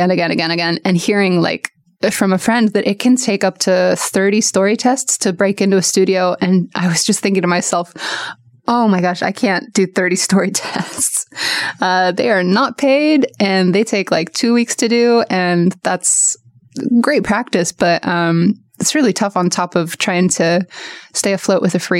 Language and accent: English; Portland, Oregon, United States; growing up in Portland, thinking that art was a nice hobby, but would never make me any money.